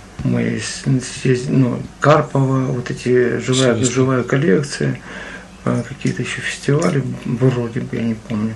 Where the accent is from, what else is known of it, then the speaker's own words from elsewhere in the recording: Kharkiv, Kharkiv Oblast, Ukraine; Вообще Харьков, знаешь, ты же харьковчанин коренной, да. И ты понимаешь, да, что вот я тоже коренной, что уехать из Харькова фактически невозможно.